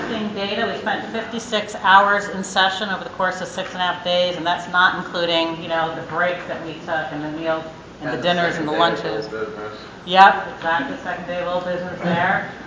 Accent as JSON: {"language": "English", "region": "New York", "country": "United States", "said": "I'm from New York, and this is my first WSLD."}